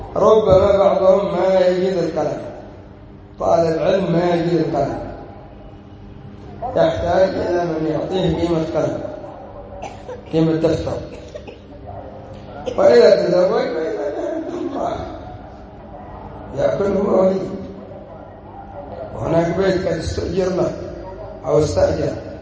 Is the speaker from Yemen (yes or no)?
yes; Yemen; صحيح أن العملة عندنا في اليمن شبه منهارة